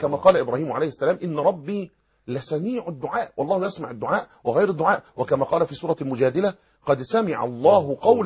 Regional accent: Egypt; احنا عندنا في مصر

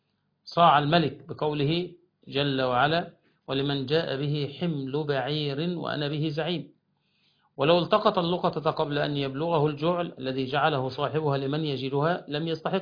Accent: Egypt; عندنا في مصر

